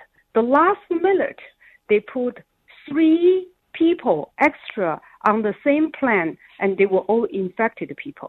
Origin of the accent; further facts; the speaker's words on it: China; now in United States; what I have seen when I was growing up in China. And that's very sad. We immigrated here.